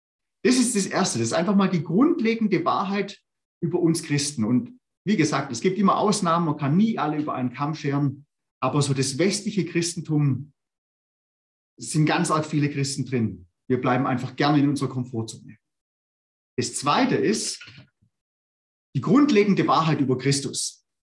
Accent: Germany; Und ich habe als typischer Deutscher manchmal gesagt

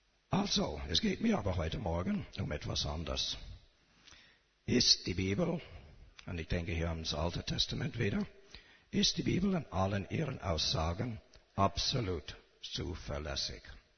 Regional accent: Canada; German is a second language; Als Kanadier, oben auf einem Hügel, habe ich ein Schild gesehen.

